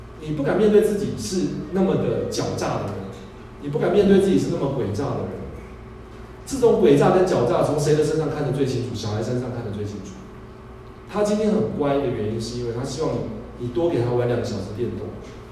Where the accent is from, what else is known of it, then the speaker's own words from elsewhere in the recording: Taiwan; 我们台湾人有句笑话说